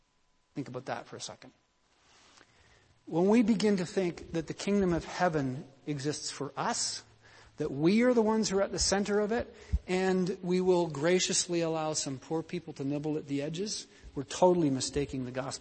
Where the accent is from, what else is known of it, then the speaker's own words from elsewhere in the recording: Canada; That's what we're trying to do, aren't we, as Canadian people with refugees who are coming to our country